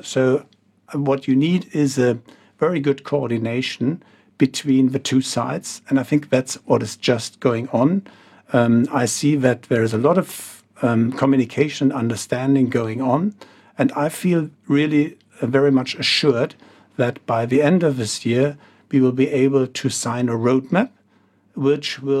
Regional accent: Germany; And I was born in Western Germany. In Western Germany, I grew up in a divided country during the Cold War.

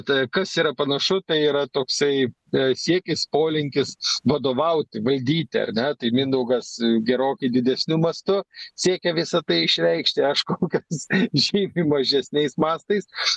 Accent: Anykščiai, Utena County, Lithuania; aš esu iš Anykščių

